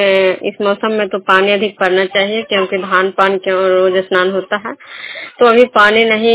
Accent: Bihar, India

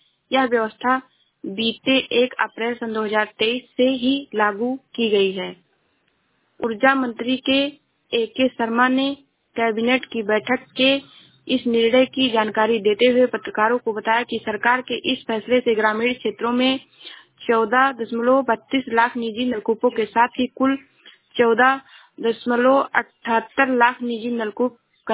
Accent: Uttar Pradesh, India; मैं जिला श्रावस्ती से हूँ।

